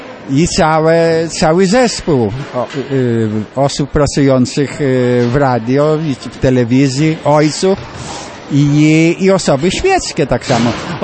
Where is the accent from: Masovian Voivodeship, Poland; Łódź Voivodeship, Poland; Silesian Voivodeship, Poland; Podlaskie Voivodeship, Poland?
Podlaskie Voivodeship, Poland; Białystok; moved away as an adult; bo my z Białegostoku pochodzimy. Tam mieszkaliśmy 21 lat, jako małżeństwo 21 lat, bo wyjechaliśmy, ojcze, w 21. rocznicę ślubu. Wyjechaliśmy z Polski.